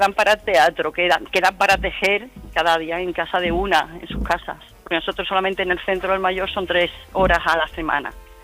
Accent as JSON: {"language": "Spanish", "region": "Extremadura", "country": "Spain", "lives_now": "Alhaurín de la Torre, Spain", "said": "yo es que soy extremeña, aunque vivo aquí en Alhaurín de la Torre."}